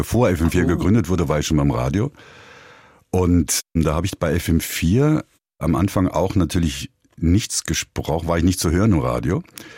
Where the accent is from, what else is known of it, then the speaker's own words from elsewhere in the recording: Germany; now in Vienna, Austria; Ich bin scheinbar unsterblich als Deutscher in Wien.